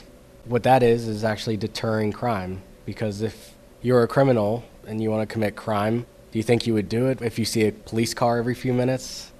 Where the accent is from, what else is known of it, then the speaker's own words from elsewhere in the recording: Carrick, Pennsylvania, United States; Growing up in Carrick, a lot of kids from high school take different routes of life.